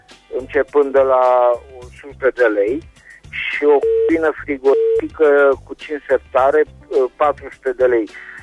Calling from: Reșița, Caraș-Severin, Romania; din Reșița

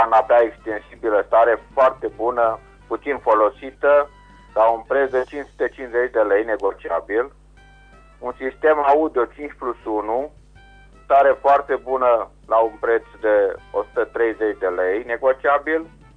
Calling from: Reșița, Caraș-Severin, Romania; din Reșița

